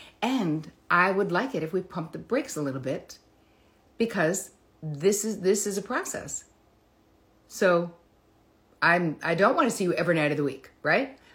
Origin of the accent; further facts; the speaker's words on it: United States; I don't know. I'm American.